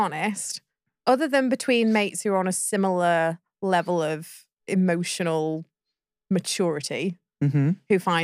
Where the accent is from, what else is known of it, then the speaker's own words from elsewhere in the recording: United Kingdom; And we're British.